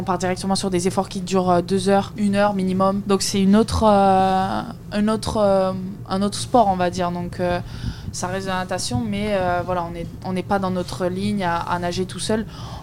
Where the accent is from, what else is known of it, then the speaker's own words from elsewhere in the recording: Mauritius; Je suis d'Île Maurice, donc j'ai toujours eu un pied dans l'eau très petite.